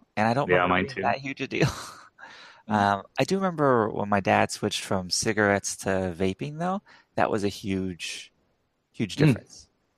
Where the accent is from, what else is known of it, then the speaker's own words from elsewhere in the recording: the South, United States; You know, I'm born and raised in the South